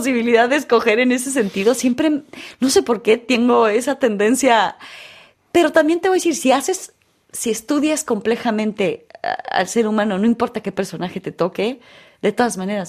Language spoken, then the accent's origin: Spanish; Mexico; born there; first language French; Entonces, donde nací, claro, es el español. Entonces, yo soy una persona completamente bilingüe, porque sí, la primera lengua que escuché de chiquitita, de bebé, es francés, porque pues estaba en los brazos de mi madre, pero estaba en México, ¿no?